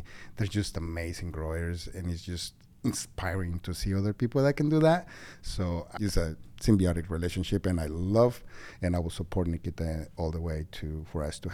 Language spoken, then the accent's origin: English; Mexico; English is a second language; now in United States; I grew up in Mexico.